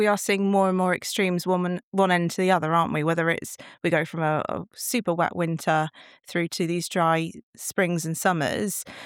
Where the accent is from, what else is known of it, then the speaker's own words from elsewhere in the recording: United Kingdom; because being British, it's always a topic of conversation, isn't it?